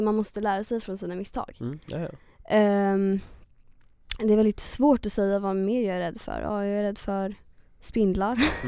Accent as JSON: {"language": "Swedish", "country": "Sweden", "said": "älskar Sverige på ett sätt. Jag är uppväxt här liksom. Och jag känner att jag behöver ändå stöd från Sverige. Jag ska inte strunta i Sverige, det är ändå mitt hemland."}